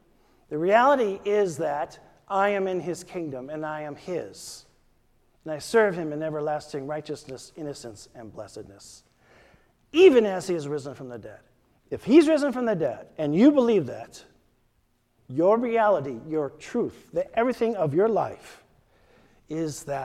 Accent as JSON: {"language": "English", "region": "Wisconsin", "country": "United States", "said": "Some of you know that I'm from Wisconsin."}